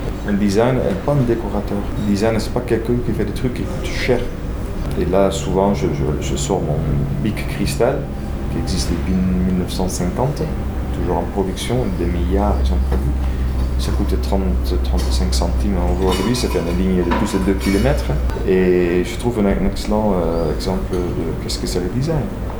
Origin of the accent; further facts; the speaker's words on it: Netherlands; French is a second language; par exemple en Allemagne, ou chez moi en Hollande, même en Angleterre